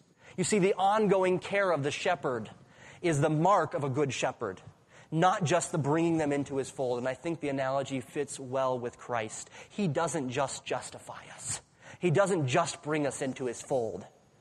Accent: Wyoming, United States; I'm from Wyoming, and I was never a shepherd, but there's a lot of shepherds in Wyoming.

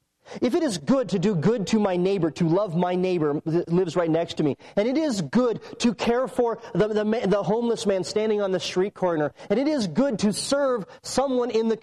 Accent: Wyoming, United States; I'm from Wyoming, as you know

